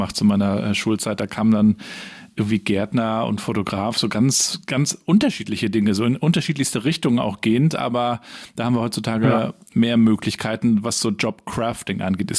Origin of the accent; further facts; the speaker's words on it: Rostock, Mecklenburg-Vorpommern, Germany; Ja, also ich komme ja, wie gesagt, aus Rostock